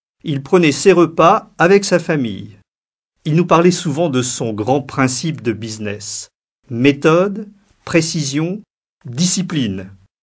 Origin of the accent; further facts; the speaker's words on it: Neuilly-sur-Seine, Île-de-France, France; also born or lived in Paris; Je suis né à Paris, dans le 17e arrondissement, et j'ai été élevé à Neuilly. J'ai fait mes études à Sainte-Croix. Et puis, à 17 ans et demi, je suis parti.